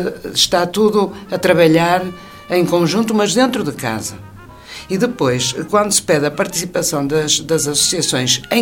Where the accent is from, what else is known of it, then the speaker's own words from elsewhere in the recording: Viana do Castelo, Portugal; Eu, como vianense e miadelense de Gema, sinto-me muito contente